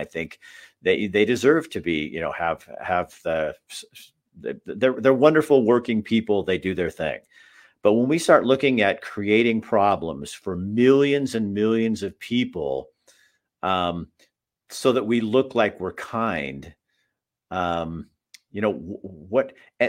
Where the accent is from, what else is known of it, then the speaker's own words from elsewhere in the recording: Oregon, United States; I'm a Native American. I was born a native in America. I'm a native Oregonian. I'm now a transplant Montanan.